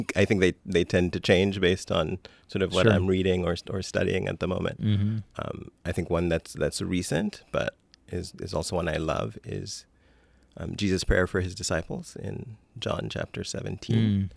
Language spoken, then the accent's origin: English; Kenya; also born or lived in Benin / Canada; I've been in Boston for about 15 years and coming to Park Street the whole time. Mm-hmm. I originally was born in Benin, but I grew up in Kenya. Although in between there and here, I lived in Canada for a few years.